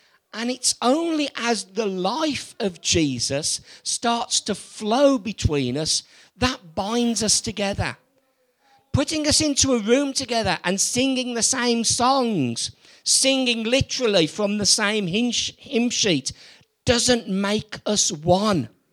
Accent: West Midlands, United Kingdom; now in Pontymister, United Kingdom; Yeah, I'm the Brummie and I know what it means

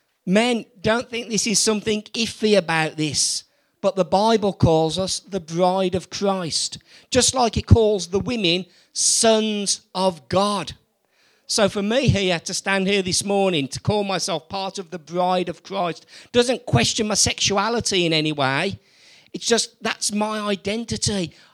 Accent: West Midlands, United Kingdom; now in Pontymister, United Kingdom; Yeah, I'm the Brummie and I know what it means

